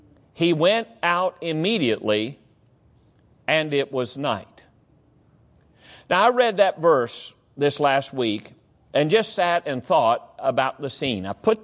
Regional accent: West Virginia, United States; I grew up down in West Virginia, and my grandfather always had beehives and always had fresh honey.

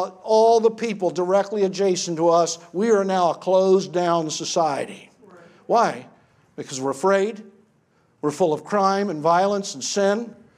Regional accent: United States; I grew up in America that still had a conscience.

